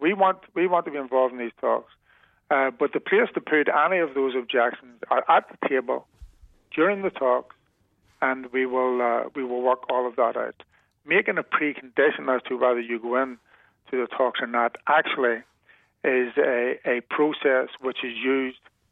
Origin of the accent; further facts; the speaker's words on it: Ireland; That is something which affects both me as an Irish person and Geoffrey as British.